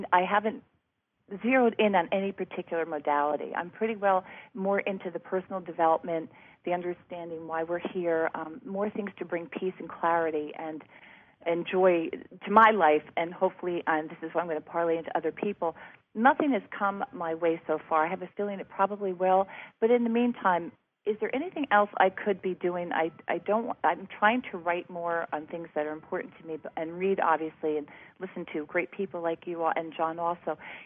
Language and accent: English; New Jersey, United States; I'm from New Jersey.